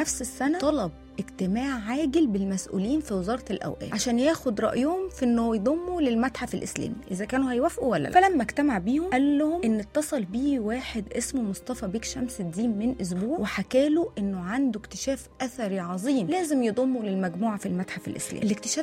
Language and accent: Arabic; Egypt; فإيه قصة القميص اللي موجود عندنا في مصر؟